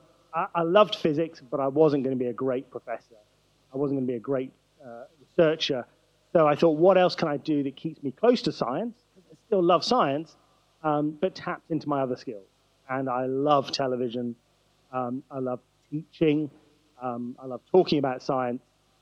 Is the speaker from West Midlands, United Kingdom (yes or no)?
no; Wellington, South West England, United Kingdom; also born or lived in London; No, I grew up in the West Country, the southwest of England, in a small town called Wellington, very rural. My family are from India, so my grandfather left India in the 1930s and settled in this odd, curious farming community. And I was born there, grew up there